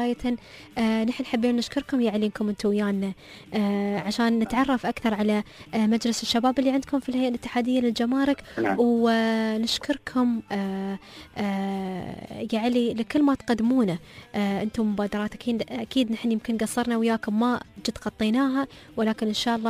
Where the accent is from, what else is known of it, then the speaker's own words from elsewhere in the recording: United Arab Emirates; لمصلحة بلادنا الإمارات